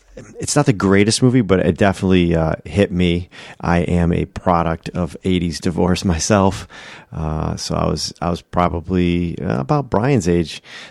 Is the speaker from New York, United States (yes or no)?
yes; Buffalo, New York, United States; See, I'm from Buffalo. And if you're not from New York or if you just say, oh, I am Buffalo, New York, people assume that you're by New York City. I am completely opposite side of the state, way opposite side.